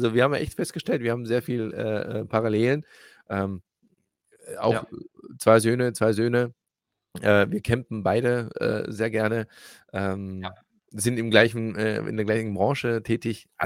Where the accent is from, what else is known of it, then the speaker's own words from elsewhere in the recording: Croatia; also ich bin ja Kroate